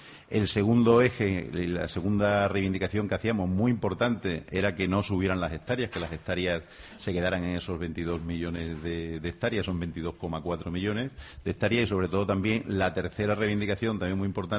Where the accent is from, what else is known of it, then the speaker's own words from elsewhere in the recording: Coria, Extremadura, Spain; además de Coria es que es mi pueblo, ¿no? Y Coria es un pueblo que está en el noroeste